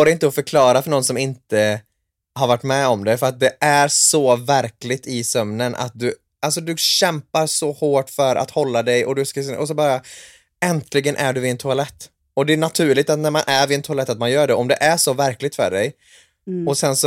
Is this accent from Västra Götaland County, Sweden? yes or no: yes; Sandhult, Västra Götaland County, Sweden; när jag bodde hemma i Sandhult.